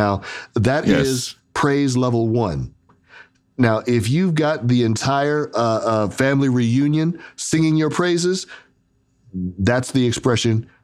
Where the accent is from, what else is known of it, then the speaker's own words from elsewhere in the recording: San Francisco, California, United States; And I grew up in the San Francisco Bay, and I got a real connection to Pinoy culture.